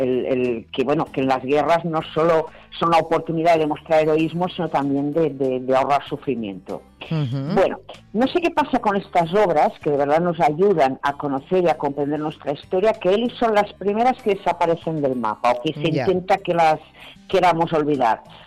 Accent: Girona, Catalonia, Spain; Bueno, pues yo que soy de Gerona

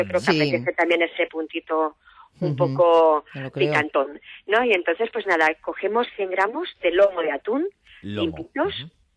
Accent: Spain; somos españoles

